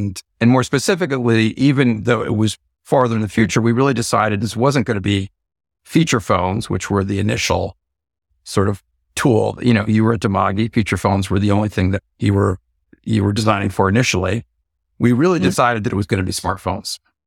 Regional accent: California, United States; I'm from the Bay Area, but I didn't start a tech company.

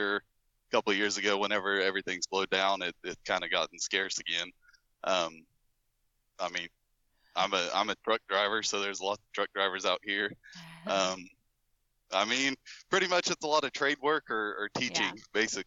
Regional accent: Oklahoma, United States; I grew up in a small town in Oklahoma, not quite as small as this, I guess. It was it's a college town, so depending on whether college was in session or not, between 7,000 and 10,000 people.

